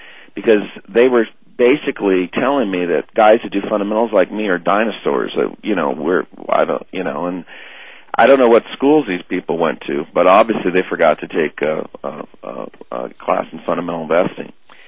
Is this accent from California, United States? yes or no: yes; Berkeley, California, United States; because I'm from Berkeley, California, and in Berkeley they teach you that, we're all supposed to earn the same amount of money